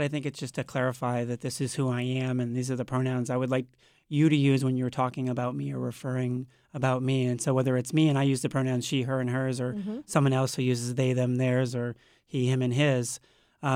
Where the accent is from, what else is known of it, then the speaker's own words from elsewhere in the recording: Boston, Massachusetts, United States; born there; I was born in Boston in 1967.